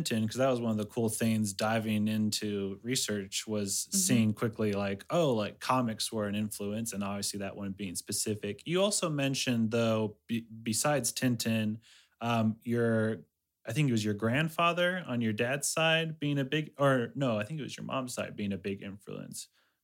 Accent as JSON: {"language": "English", "country": "Ecuador", "tie": "born or raised there", "said": "No, that's something I loved growing up in Ecuador"}